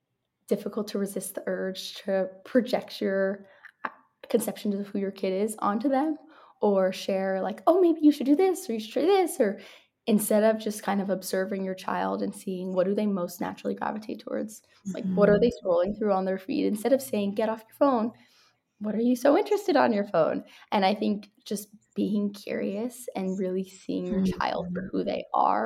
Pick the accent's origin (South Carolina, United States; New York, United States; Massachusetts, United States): New York, United States; New York City; I grew up in New York City and my mom's from Canada.